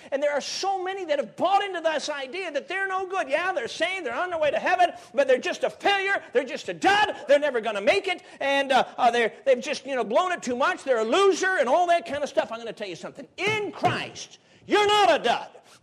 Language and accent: English; Chicago, Illinois, United States; Well, I grew up in Chicago. You know, so I'm used to the city. I am not used to the country.